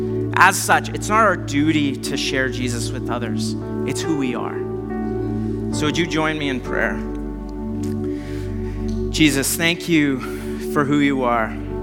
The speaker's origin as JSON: {"language": "English", "country": "Canada", "said": "We're so Canadian that we're like, I don't want to offend anybody."}